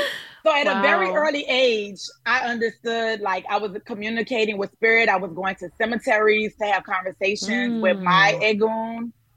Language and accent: English; New Orleans, Louisiana, United States; And so growing up in New Orleans, and, you know, going to Mass every Sunday, going to Catholic school, but also my mom was Baptist.